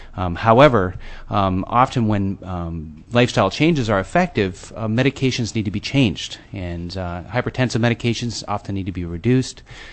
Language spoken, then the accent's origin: English; Sand Point, Alaska, United States; I'm originally from the Eastern Aleutians. I'm from Sandpoint in the Shumagin Islands, and so I'm feeling very privileged to come back and serve the people from my region.